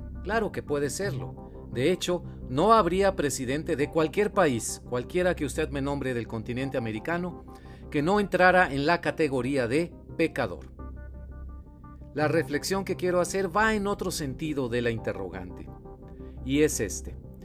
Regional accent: Monterrey, Nuevo León, Mexico; Yo soy periodista de Monterrey, México, de la Sultana del Norte, junto con mi taza de café en mi pequeño estudio aquí en la ciudad regiomontana en donde vivo.

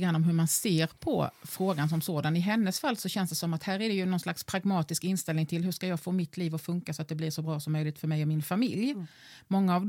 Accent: Halland County, Sweden; moved away; also born or lived in Stockholm; jag som hallänning flyttade till Stockholm och kände mig så fel i Stockholm och kände att jag måste hela tiden tala om, ja men du vet, jag har ju liksom en bakgrund ifrån Halland och jag har vuxit upp i en småstad

